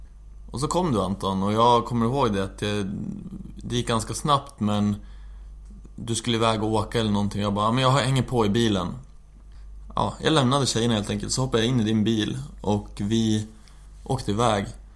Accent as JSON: {"language": "Swedish", "town": "Gävle", "region": "Gävleborg County", "country": "Sweden", "tie": "born or raised there", "said": "jag är uppvuxen i Gävle, det är liksom mindre städer."}